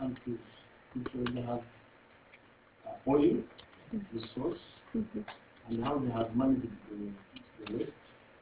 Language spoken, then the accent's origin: English; Uganda; I'm a person from Uganda.